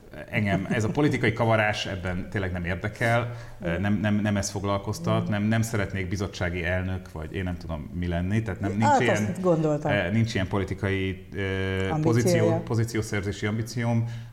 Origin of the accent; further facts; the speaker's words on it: Budapest, Hungary; de azért nekem minden szál Budapesthez köt, itt születtem, itt éltem világéletemben.